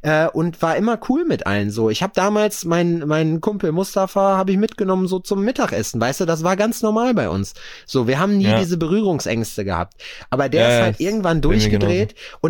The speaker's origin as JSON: {"language": "German", "town": "Lüdenscheid", "region": "North Rhine-Westphalia", "country": "Germany", "said": "Und den Lüdenscheid da hinten, die Ecke, wo ich herkomme so."}